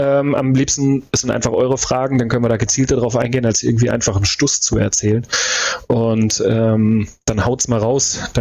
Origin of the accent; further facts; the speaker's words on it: Hesse, Germany; Ich bin halt in Hessen groß geworden, Kinder.